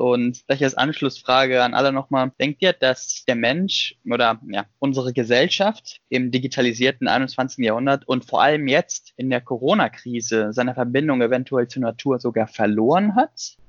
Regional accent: Greece; German is a second language; Ich komme ja aus Griechenland und in Griechenland haben wir ein Meer und im Meer gibt es sehr viele Quallen.

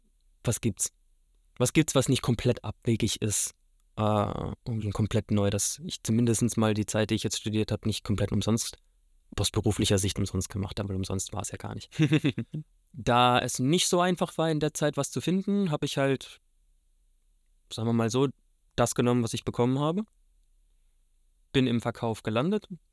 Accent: Rhineland-Palatinate, Germany; Ich bin Pfälzer Urgestein. Ich komme hier direkt aus der Gegend, wohne auch mittlerweile in Germersheim. Wahrscheinlich, wenn die Folge rauskommt, 32 Jahre alt.

